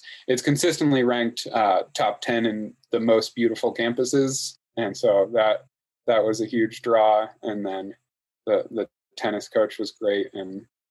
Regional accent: Wooster, Ohio, United States; So as you mentioned … I grew up in Worcester, Ohio.

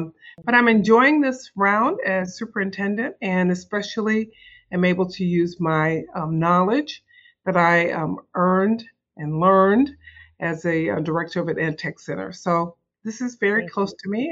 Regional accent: Savannah, Georgia, United States; I'm in Savannah, Georgia. That is my home state and district. I grew up in the district.

